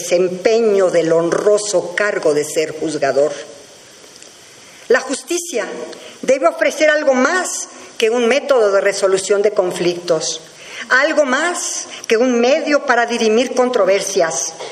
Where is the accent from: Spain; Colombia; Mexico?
Mexico; La violencia desenfrenada, la inseguridad y la corrupción son los temas que más nos preocupan como mexicanos.